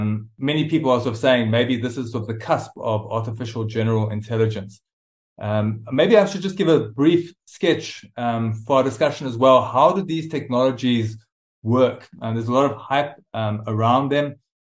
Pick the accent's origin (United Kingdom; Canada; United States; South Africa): South Africa; born there; I'm South African born, also married with 3 children.